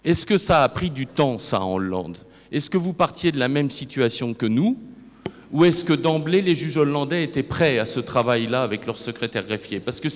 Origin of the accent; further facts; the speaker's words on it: France; Il me semble que chez nous, en France, on évoluera en termes d'équipe de travail autour du magistrat